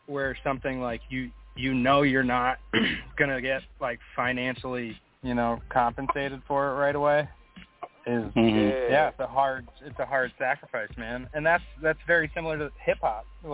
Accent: Massachusetts, United States; So I'm a Masshole, actually. I was born in Mass, but my mother is Canadian.

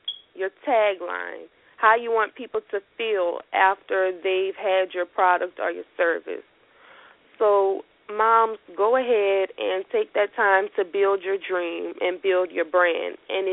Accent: Louisiana, United States; I am originally from Louisiana, but I have lots of clients in Atlanta, New York, Texas, Florida, and California.

